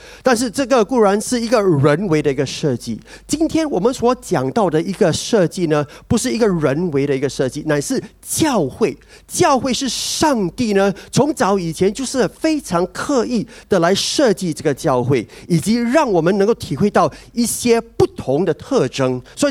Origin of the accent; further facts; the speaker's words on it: Fujian, China; accent: Fujianese; 我们福建话就是讲到违干嘛